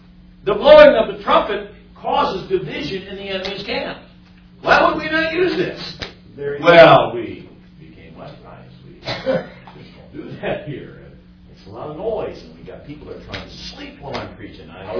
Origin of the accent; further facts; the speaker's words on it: Lansing, Michigan, United States; Pastor Dance, our administrator from Lansing. He's our administrator, pastor from Lansing. That's my hometown.